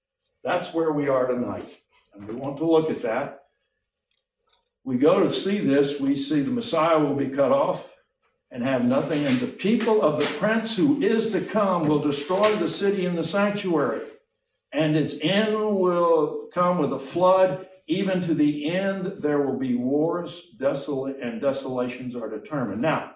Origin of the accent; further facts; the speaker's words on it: Miami, Florida, United States; I grew up in a Jewish community, and I love the Jewish people. I grew up in Miami, Florida.